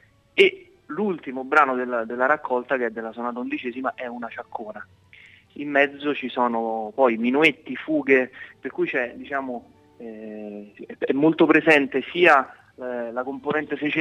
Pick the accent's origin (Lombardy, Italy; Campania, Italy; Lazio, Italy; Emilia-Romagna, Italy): Lazio, Italy; Rome; È stata un po' un'avventura come da romano, come anche me